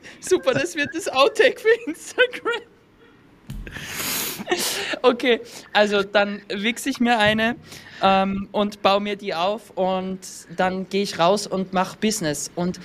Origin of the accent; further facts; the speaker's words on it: Austria; Bei uns in Österreich